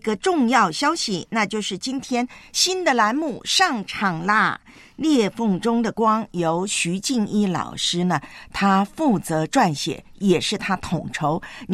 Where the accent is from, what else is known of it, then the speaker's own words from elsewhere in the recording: Taiwan; 特别我小时候在老家台湾